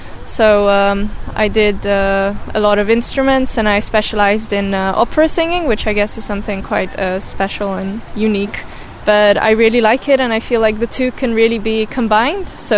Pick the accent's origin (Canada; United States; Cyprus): Cyprus; I'm 19 years old and I'm from Cyprus.